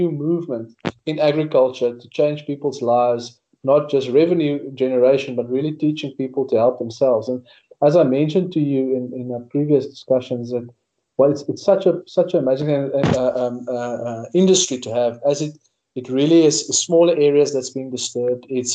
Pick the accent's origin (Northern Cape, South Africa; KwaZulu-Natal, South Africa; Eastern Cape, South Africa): Northern Cape, South Africa; I grew up in the Northern Cape, and everybody around us were always in agriculture.